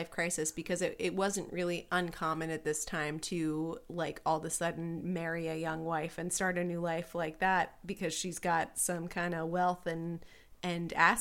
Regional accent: Midwest, United States; accent: Midwestern; Like, the way that I said it just now with, like, my Midwestern accent?

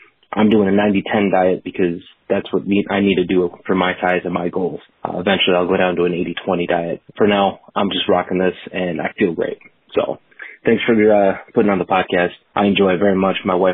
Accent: Oswego, New York, United States; I'm from Oswego, New York.

